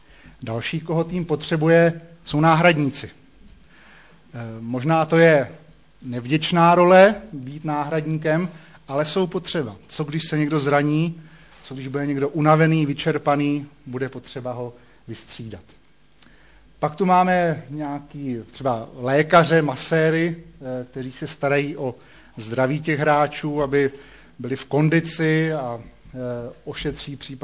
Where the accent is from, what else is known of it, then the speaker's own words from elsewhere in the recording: Hradec Králové, Hradec Králové Region, Czechia; also born or lived in Pardubice; Já jsem vyrůstal v Hradci Králové pod Lízátky.